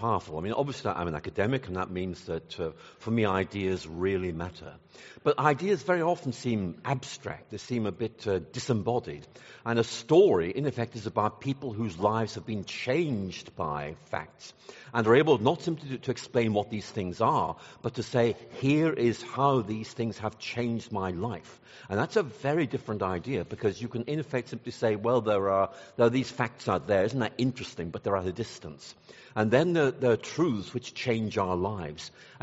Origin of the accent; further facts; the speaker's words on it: Ireland; now in Lubbock, United States; I was born in Ireland and really grew up there. And this is back in the 1960s when I was a teenager.